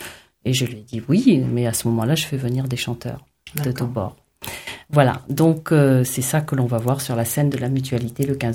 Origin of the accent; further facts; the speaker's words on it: La Goulette, Tunis Governorate, Tunisia; born there; Je suis née à La Goulette, le petit port de pêche à côté de Tunis. Et c'est un endroit très spécial.